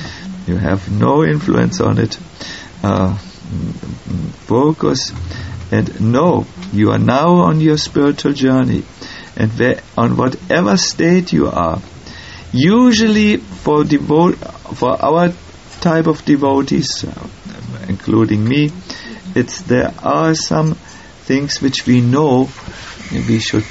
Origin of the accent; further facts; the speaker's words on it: Germany; English is a second language; Because I'm from Germany, I want to control everything.